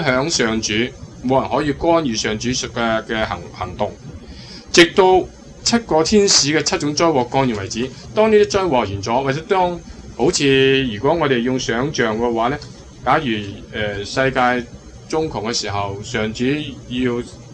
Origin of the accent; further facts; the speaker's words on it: China; 唔使即系我哋中国人都话咩啊？善有善报，恶有恶报